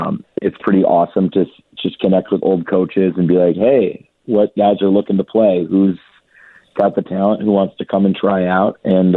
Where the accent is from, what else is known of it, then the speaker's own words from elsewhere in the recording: Minnesota, United States; Yeah, we are mostly Minnesotan, obviously